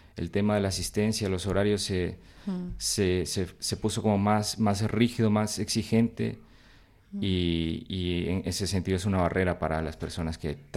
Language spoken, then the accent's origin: Spanish; Bilbao, Basque Country, Spain; yo soy de Uribarri